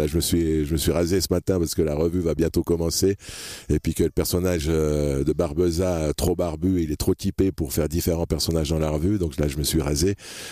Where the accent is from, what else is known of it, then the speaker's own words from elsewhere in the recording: Neuchâtel, Switzerland; now in Les Diablerets, Switzerland; ça fait, je crois, 13 ans que j'habite au Diablerets, que je me suis installé au Diablerets en tant que Neuchâtelois.